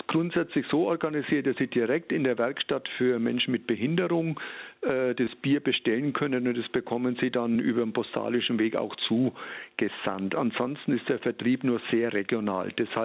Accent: Bavaria, Germany; das es sehr viel bei uns in Franken gibt. Und das Kellerbier, was typisch ist für Oberfranken

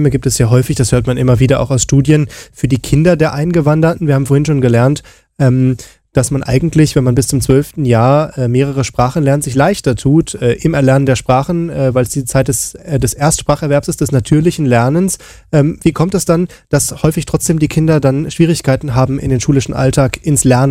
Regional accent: North Rhine-Westphalia, Germany; In meiner Heimat, da gibt es natürlich auch einen Dialekt. Ich komme aus dem Ruhrgebiet.

